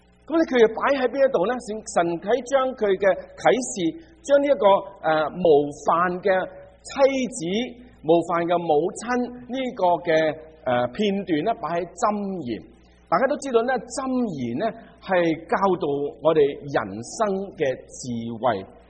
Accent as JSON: {"language": "Cantonese", "country": "China"}